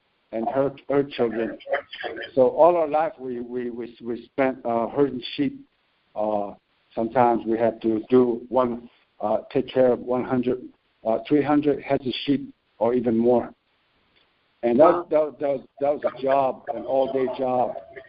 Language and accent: English; United States; But I was born on the Navajo land, Navajo reservation